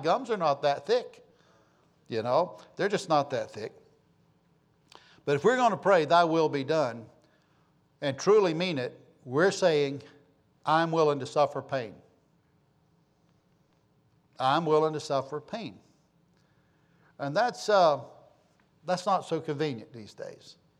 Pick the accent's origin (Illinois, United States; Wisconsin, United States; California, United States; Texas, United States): Texas, United States; You know, we're from Texas, right?